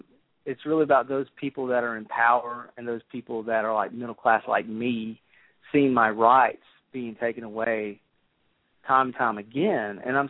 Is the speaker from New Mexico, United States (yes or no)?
no; South Carolina, United States; I was raised in the Midlands of South Carolina. That's why I have this accent.